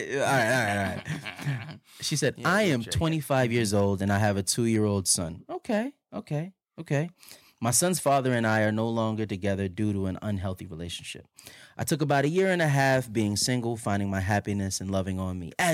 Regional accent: Los Angeles, California, United States; I'm born and raised in Los Angeles. More specifically, I'm a Valley girl.

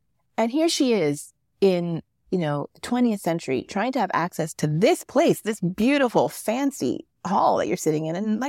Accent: San Francisco, California, United States; I grew up in San Francisco.

